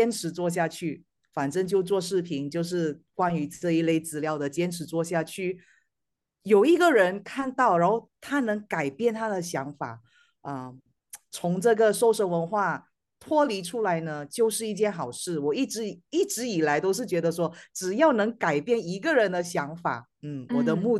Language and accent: Chinese; Malaysia; 我来自马来西亚。